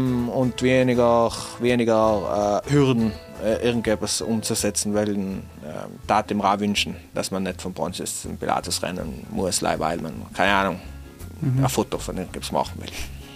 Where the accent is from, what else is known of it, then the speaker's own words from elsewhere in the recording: Trentino-Alto Adige, Italy; wenn ich gesagt habe, ich bin aus Südtirol, ja, kein Mensch gekannt als Südtirol.